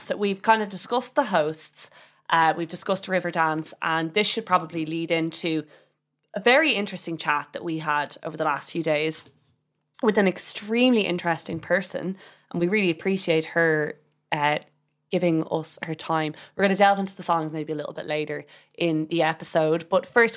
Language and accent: English; Ireland; sometimes as Irish people, we see the kind of diddly eye and we're like, ah, here we go. But like at the end of the day, it's a huge part of our heritage, our culture.